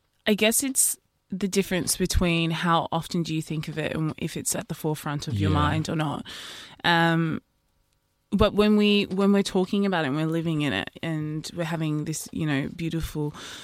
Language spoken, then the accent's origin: English; Queensland, Australia; For me, I'm from the Torres Strait Islands, and living on a small cluster of islands, we are the first people that see the sea levels rise